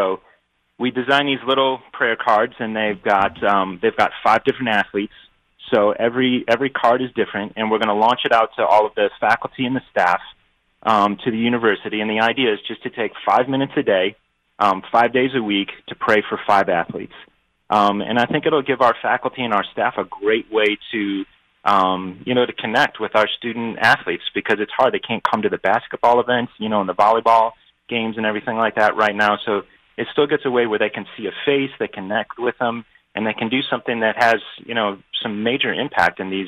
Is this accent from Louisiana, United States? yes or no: no; Colorado, United States; also born or lived in Chicago; So originally I was born in Chicago, and then I grew up in Colorado. So all my family is out in Colorado. So I'd never been to the South until I took this job at Trevecca.